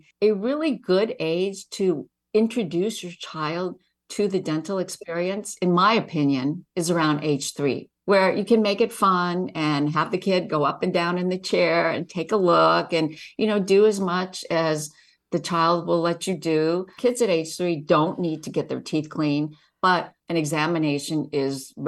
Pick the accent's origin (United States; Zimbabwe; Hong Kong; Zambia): Hong Kong; My brother, so I mentioned that I grew up in Hong Kong.